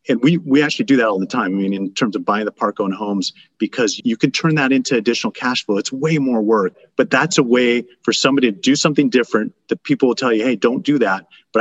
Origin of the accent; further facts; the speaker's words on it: Iowa, United States; And growing up, going to middle school, I grew up in Iowa.